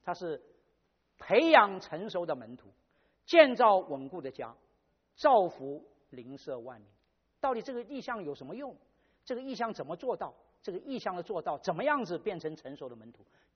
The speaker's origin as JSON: {"language": "Chinese", "country": "China", "said": "因为我从中国来，所以我要做"}